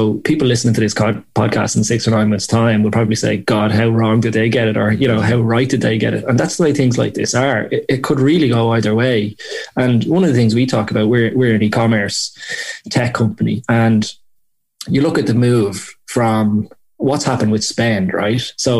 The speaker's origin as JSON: {"language": "English", "town": "Clondalkin", "region": "County Dublin", "country": "Ireland", "said": "I'm from Clondalkin in Dublin, and every Saturday, or almost religiously as a kid, I would go into town with my friends."}